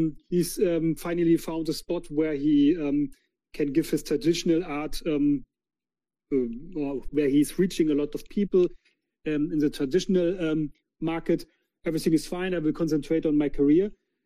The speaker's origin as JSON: {"language": "English", "country": "Germany", "said": "from Germany, but I'm not alone."}